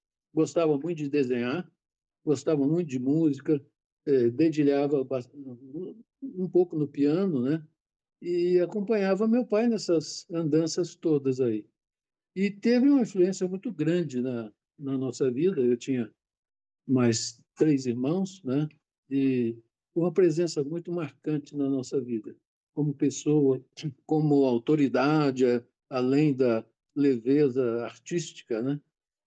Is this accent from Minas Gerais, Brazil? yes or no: yes; Patos de Minas, Minas Gerais, Brazil; also born or lived in Patrocínio; você mencionou a minha cidade natal, né? Patrocínio. E eu fiquei lá até um ano de idade, depois meu pai mudou para Patos de Minas, que é uma cidade próxima, porque ele comprou fazendas lá. E ficamos lá de 5 para 6 anos, em Patos.